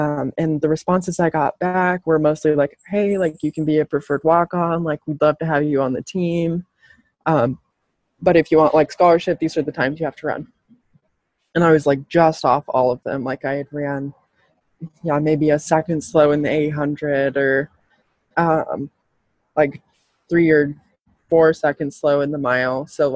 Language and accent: English; Montana, United States; running for my home state, because that was sort of the ethos of the coach at the time. He was like, I want to build a team, like a really strong team from runners from Montana, because we have strong runners